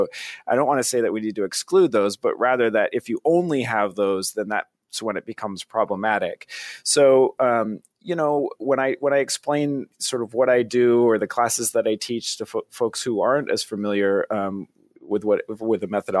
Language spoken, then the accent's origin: English; Vermont, United States; because I'm from Vermont, so I'm kind of a Northeast guy.